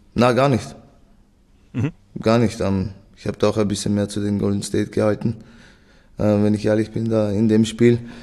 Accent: Vienna, Austria; Ich bin ja in Wien geboren, da aufgewachsen

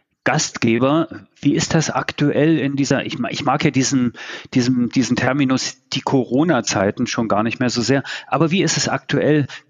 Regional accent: Berlin, Germany; Ich bin in der Hannoverschen Straße aufgewachsen.

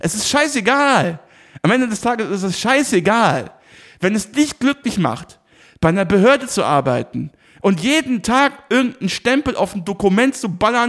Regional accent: Rhineland, Germany; ich habe das oft in meiner Heimat, sage ich jetzt mal, im Rheinland bemerkt

